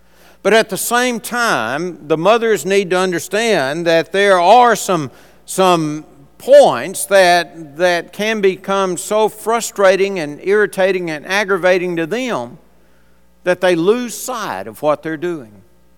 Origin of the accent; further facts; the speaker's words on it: Huntsville, United States; Growing up in Huntsville, I had a friend.